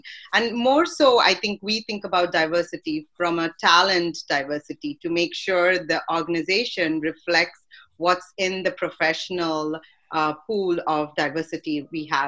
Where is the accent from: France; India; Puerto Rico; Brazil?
India; moved away; I'm originally from India, moved here.